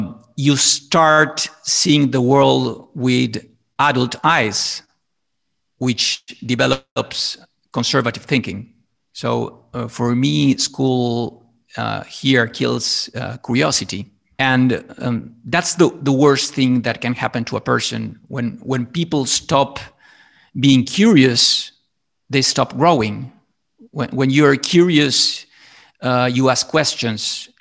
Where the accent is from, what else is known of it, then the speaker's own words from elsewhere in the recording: Buenos Aires, Argentina; now in Italy; So I'm from Buenos Aires, Argentina, but I have lived in Italy for 18 years. And my background is in advertising. I studied communication arts in Argentina